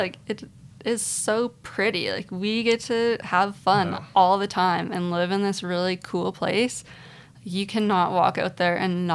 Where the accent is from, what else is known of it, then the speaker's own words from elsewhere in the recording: Calgary, Alberta, Canada; I grew up outside of Calgary for the most part.